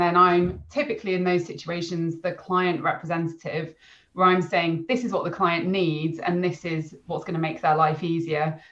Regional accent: Wales, United Kingdom; I grew up in North Wales, and went to a very small primary school.

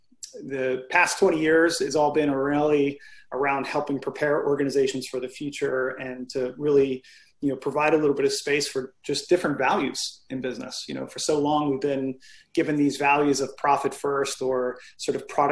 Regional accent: Baltimore, Maryland, United States; I grew up in Baltimore. I grew up in East Baltimore, most notably for where they shot The Wire.

